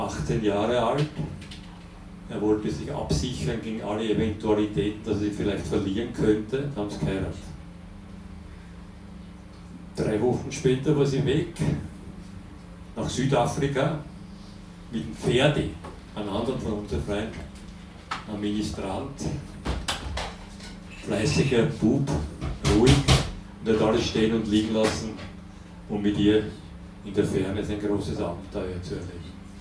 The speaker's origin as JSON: {"language": "German", "region": "Vienna", "country": "Austria", "tie": "born or raised there", "said": "Das war früher, wo noch so viel Schnee war, dass man in meiner Heimat Wien Skifahren konnte."}